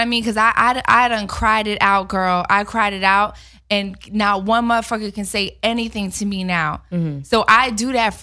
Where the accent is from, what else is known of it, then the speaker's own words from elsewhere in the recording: Philadelphia, Pennsylvania, United States; Like, I move in a certain way. I'm from Philly.